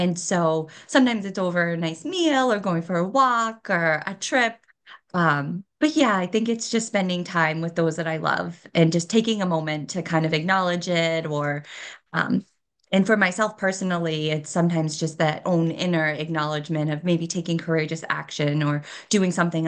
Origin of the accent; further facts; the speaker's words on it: Massachusetts, United States; now in Boston, United States; I grew up in Massachusetts. So I live in Boston now, and I grew up in a small town right outside Massachusetts, right outside Boston.